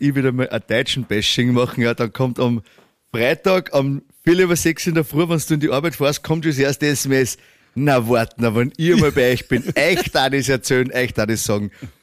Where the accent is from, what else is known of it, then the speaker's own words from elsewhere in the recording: Austria; das ist ja wie bei uns in Österreich